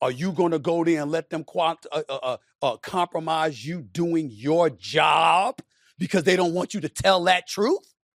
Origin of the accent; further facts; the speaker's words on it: Hollis, New York, United States; my boys that I grew up with in Hollis